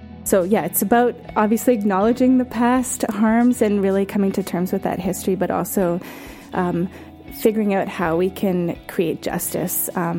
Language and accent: English; Thailand; also born or lived in Winnipeg, Canada; I'm a Mennonite, and I have some deep connections with the Mennonite Central Committee, actually. I grew up in Thailand as an MCC kid